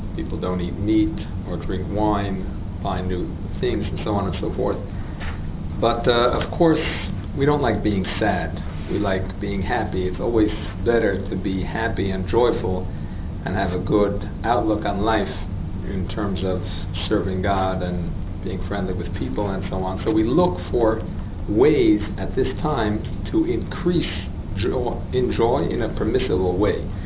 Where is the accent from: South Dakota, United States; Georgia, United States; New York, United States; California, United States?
California, United States; now in Miami, United States; I'm from California originally, now living in Miami.